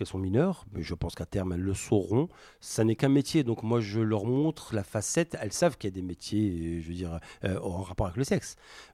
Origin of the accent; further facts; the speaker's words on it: Algeria; je suis algérien d'origine algérienne, moi.